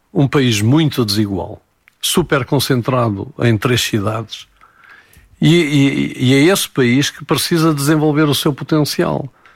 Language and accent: Portuguese; Portugal; nós, quando somos portugueses, temos todos os mesmos direitos ou não perante a lei